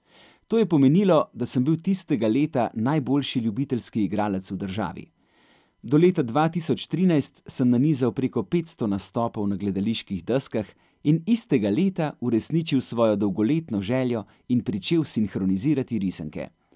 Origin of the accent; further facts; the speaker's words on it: Ljubljana, Central Slovenia, Slovenia; born there; Rodil sem se leta 1980 v Ljubljani